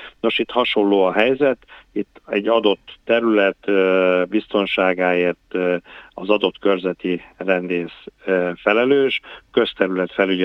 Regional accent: Miskolc, Borsod-Abaúj-Zemplén, Hungary; hiszen miskolci vagyok, lokálpatrióta vagyok

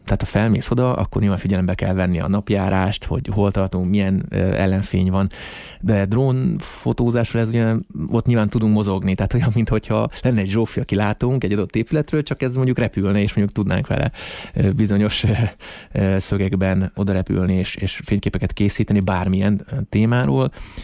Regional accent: Miskolc, Borsod-Abaúj-Zemplén, Hungary; pont ezen gondolkoztam, hogy talán ez még nagyobb büszkeség az, hogy miskolciként egy ilyen képpel sikerült bekerülni

